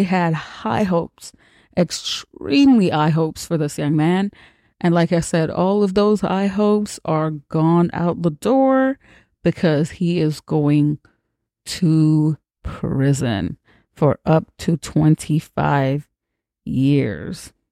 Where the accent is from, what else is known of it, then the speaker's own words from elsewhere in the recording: Jamaica; which I can relate. I was raised in Jamaica.